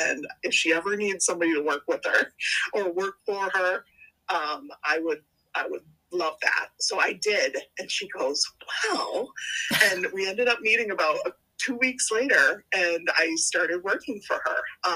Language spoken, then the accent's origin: English; Chicago, Illinois, United States; I'm from the Chicago area, and I went out to Oak Park River Forest, which was where Jean was actually based.